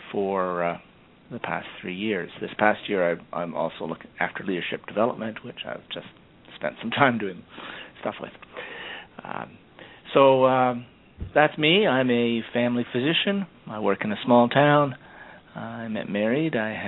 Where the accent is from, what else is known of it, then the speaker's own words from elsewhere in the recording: Waterloo, Ontario, Canada; I'm from Waterloo, Ontario.